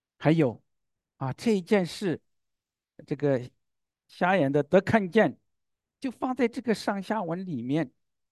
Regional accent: Zhengzhou, Henan, China; 在我的家乡郑州也是嘛，新开发区不一样了

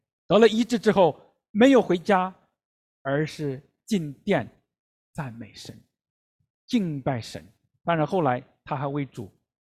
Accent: China; also born or lived in Singapore; 那我在国内出生长大，也到南洋新加坡去读神学5年，马来西亚去走访

